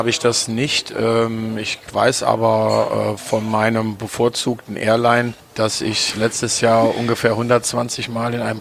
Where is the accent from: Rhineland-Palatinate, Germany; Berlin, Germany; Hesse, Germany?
Rhineland-Palatinate, Germany; Trier; in meiner Heimatstadt Trier.